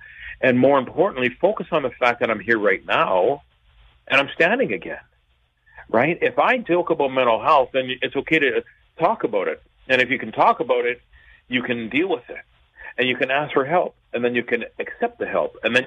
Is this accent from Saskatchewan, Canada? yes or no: yes; Regina, Saskatchewan, Canada; born there; I love Regina because I was born in Regina. When I got to Regina, I went to Regina and moved to Saskatoon. Then I was mad. I wasn't in Regina anymore.